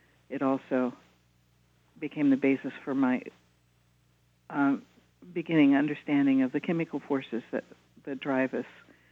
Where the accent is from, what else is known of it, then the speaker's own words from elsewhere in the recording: Indiana, United States; born there; I was born in Indiana.